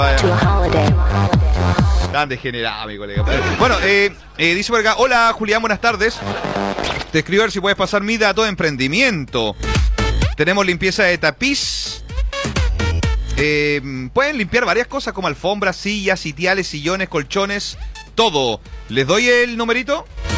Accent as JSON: {"language": "Spanish", "town": "Cajón", "country": "Chile", "said": "Yo soy de Cajón, pueden retirar en mi domicilio y consultar."}